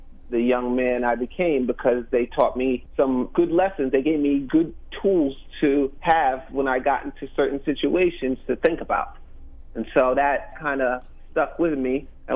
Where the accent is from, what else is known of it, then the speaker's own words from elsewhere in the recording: New York, United States; Okay, well, I grew up in New York. In the 70s, we had some really cool children's programming back then